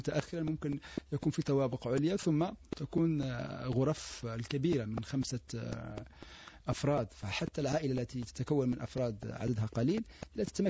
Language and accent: Arabic; Algeria; هذا الإجراء الذي دخلناه نحن كجزائريين اختياريا بتوجيه من دولة الوزير الأول